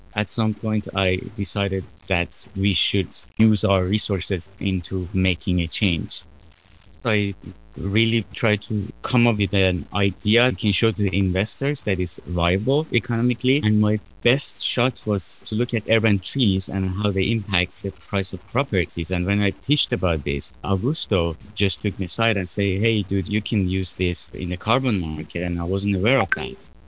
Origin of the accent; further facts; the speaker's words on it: Tehran, Tehran Province, Iran; I'm originally a caged animal, so I come from Tehran and from this metropole of concrete.